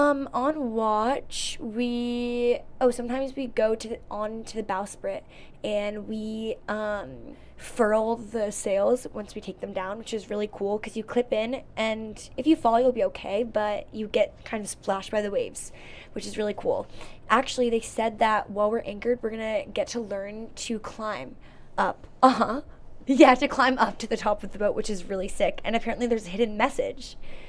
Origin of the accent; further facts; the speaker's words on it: New Jersey, United States; I'm from New Jersey, and this is week 2-ish of the trip.